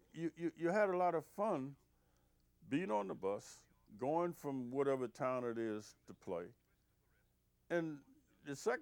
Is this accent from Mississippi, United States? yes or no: no; South Carolina, United States; as a kid growing up in South Carolina, the rich people who had the, I think you call them buggies, with the gold on the hubcap and the four horses